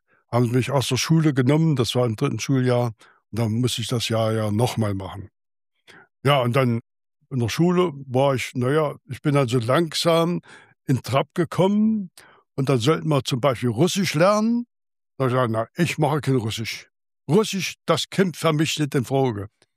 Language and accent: German; Uder, Thuringia, Germany; Ja, ich bin dann in Uder aufgewachsen. Habe in Uder sprechen und laufen gelernt und 1945 bin ich dann nach Luther gezogen, wo meine Mutter herkommt.